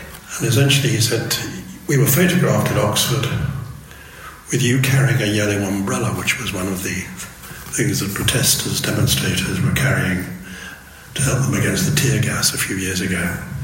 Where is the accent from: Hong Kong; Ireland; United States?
Hong Kong; We're all from Hong Kong.